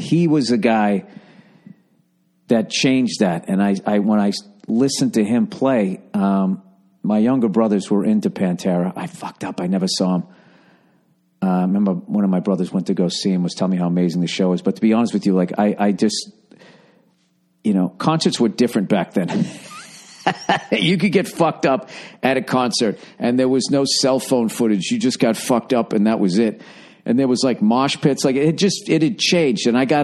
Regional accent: United States; Sweden and Switzerland, because I'm an American and they never taught us geography like that.

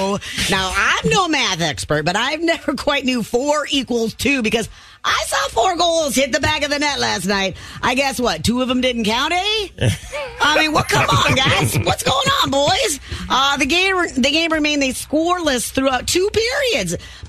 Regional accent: Minnesota, United States; accent: Minnesota; And when I get excited, I kind of get my Minnesota accent back.

